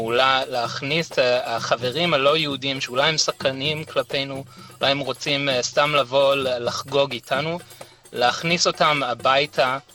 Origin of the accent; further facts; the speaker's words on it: Perth, Western Australia, Australia; now in Israel; אני גדלתי בתוך קהילה מאוד אשכנזית בפרף, במערב אוסטרליה. אני בעצמי ממשפחה אשכנזית